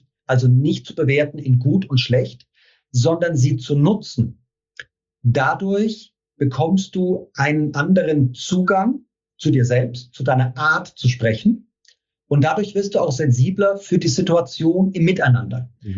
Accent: Bavaria, Germany; accent: Franconian; Ich bin Franke, vielleicht hört man es noch ein bisschen raus, gell?

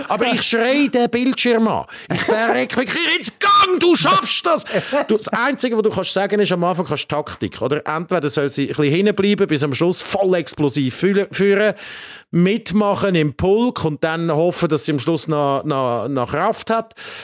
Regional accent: Switzerland; bei uns in der Schweiz

